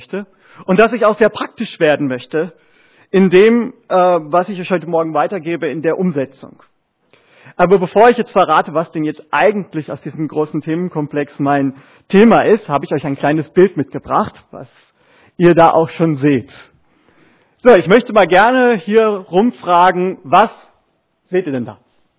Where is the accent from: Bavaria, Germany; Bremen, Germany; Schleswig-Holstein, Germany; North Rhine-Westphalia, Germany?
North Rhine-Westphalia, Germany; Bochum; der damals in Bochum, wo ich herkomme, zu uns gepredigt hat